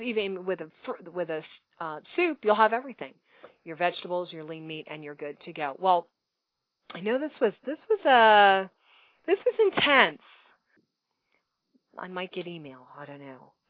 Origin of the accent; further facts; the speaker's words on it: New Jersey, United States; But today I gave you kind of the, I'm from New Jersey. What can I tell you?